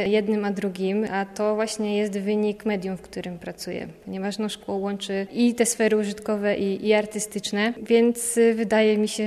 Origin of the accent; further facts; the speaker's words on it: Bielsko-Biała, Silesian Voivodeship, Poland; jestem z Bielska-Białej, to jest moje miasto rodzinne i pamiętam, jak byłam małą dziewczynką